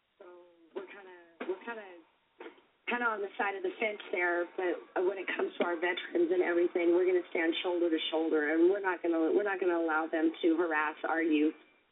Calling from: Omaha, Nebraska, United States; Well, this is … I am calling from Omaha, Nebraska.

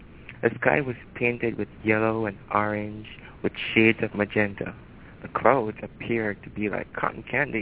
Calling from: Jamaica; calling from Jamaica.

